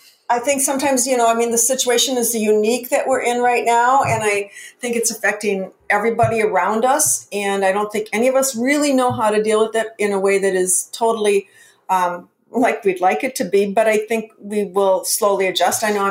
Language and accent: English; Minneapolis, Minnesota, United States; I'm from Minneapolis, and Minneapolis at that point in time had the sixth largest corporate headquarters in the U.S.